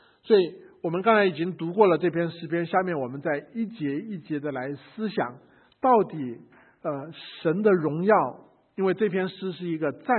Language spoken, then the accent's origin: Chinese; China; 譬如说我们中国人很注重知识，很注重学问